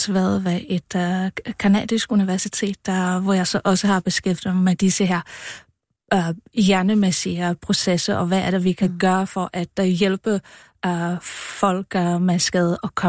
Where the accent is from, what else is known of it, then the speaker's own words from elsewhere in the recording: Czechia; now in Denmark; jeg er fra Tjekkiet oprindeligt. Jeg har taget min kandidatgrad i Tjekkiet